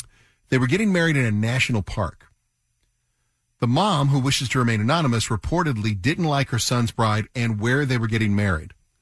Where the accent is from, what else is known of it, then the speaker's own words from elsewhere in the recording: Waterford, Michigan, United States; My hometown of Waterford